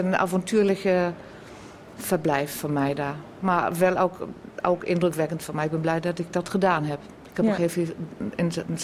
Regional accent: Germany; Dutch is a second language; now in Groningen, Netherlands; Als Duitser denk je, ach, die Nederlanders die versta je wel allemaal wel.

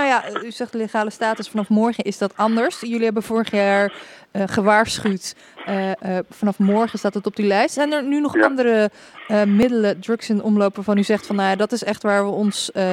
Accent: Netherlands; Zijn wij dan gewoon zo slim als Nederlanders?

